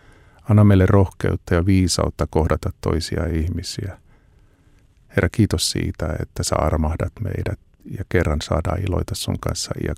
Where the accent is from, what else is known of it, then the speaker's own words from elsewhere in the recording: Lahti, Päijät-Häme, Finland; kun mä olin pikkupoika ja me asuttiin Lahdessa Kilpiäisten kylässä